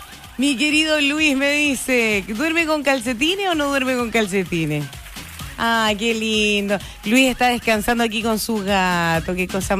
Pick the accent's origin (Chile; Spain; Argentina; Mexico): Chile; nosotros como chilenos éramos Terian, pero de forma teórica